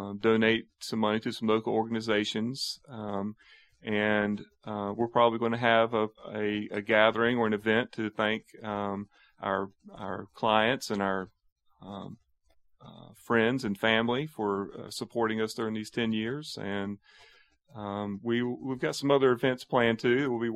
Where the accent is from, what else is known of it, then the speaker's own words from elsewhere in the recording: Wilmington, North Carolina, United States; Well, I'm a native. I was born in New Hanover Hospital.